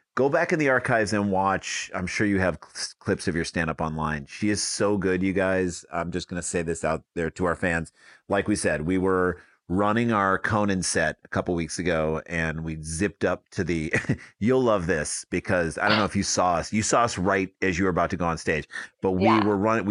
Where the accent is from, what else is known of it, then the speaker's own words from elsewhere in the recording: St. Louis, Missouri, United States; growing up in St. Louis Cardinals fans